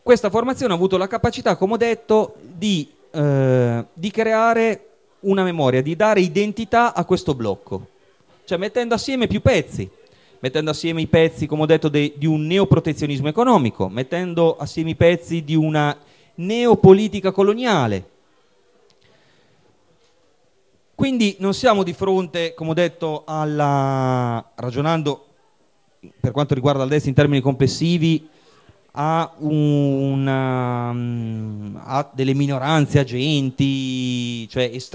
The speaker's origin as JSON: {"language": "Italian", "town": "Bologna", "region": "Emilia-Romagna", "country": "Italy", "said": "Io sono di Bologna"}